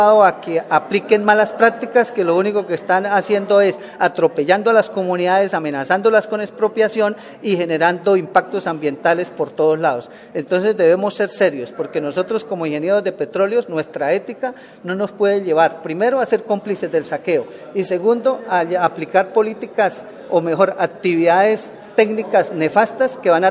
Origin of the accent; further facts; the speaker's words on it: Colombia; como colombiano siento por encima de mi diploma como ingeniero de petróleos mi cédula de ciudadanía.